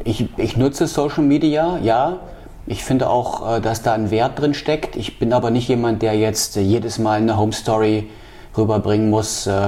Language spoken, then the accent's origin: German; Halle, Saxony-Anhalt, Germany; moved away as an adult; also born or lived in Leipzig; now in Wismar, Germany; ich bin in Halle groß geworden, habe in Leipzig studiert, nach Wismar, nach Mecklenburg-Vorpommern gekommen und habe dann meinen Lebensmittelpunkt 1994 hier aufgeschlagen.